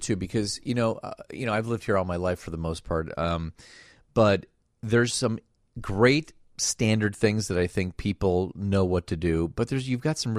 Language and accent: English; Chicago, Illinois, United States; See, you know, when I grew up in Chicago years ago, the big ice cream store was Cock Robin or Prince Castles.